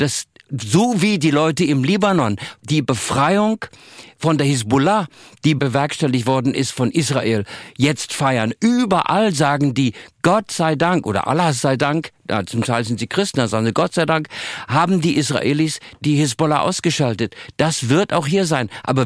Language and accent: German; Kuala Lumpur, Federal Territory of Kuala Lumpur, Malaysia; Also ich habe meine Kindheit in Kuala Lumpur verbracht